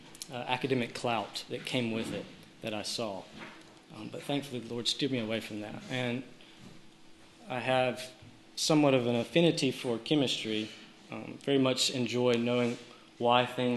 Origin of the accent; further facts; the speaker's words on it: Georgia, United States; accent: South Georgia; he quickly realized by my accent that I was from South Georgia.